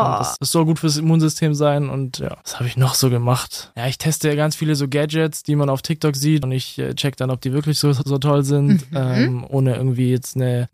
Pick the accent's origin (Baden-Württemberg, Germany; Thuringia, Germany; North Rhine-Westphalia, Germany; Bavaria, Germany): Baden-Württemberg, Germany; Böblingen; Ich komme aus der Nähe von Böblingen. Mhm. Beziehungsweise aus der Nähe von Stuttgart